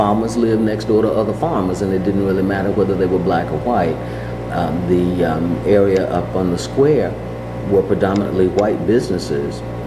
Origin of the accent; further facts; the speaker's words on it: Georgia, United States; I was born here in Cobb County, born at home, which was not unusual at the time. Went to Lemon Street Elementary, Lemon Street High School, graduated with honors, attended Albany State, taught Miami, and then came back home